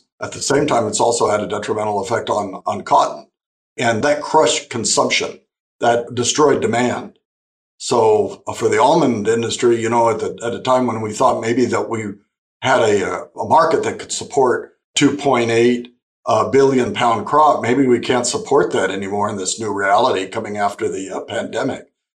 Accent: California, United States; I grew up in the Imperial Valley. My dad was a cotton, alfalfa, and wheat farmer.

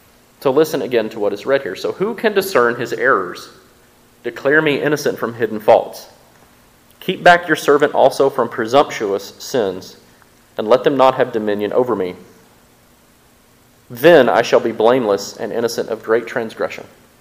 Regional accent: Mississippi, United States; I'm from Mississippi. We eat a lot of fried foods, right?

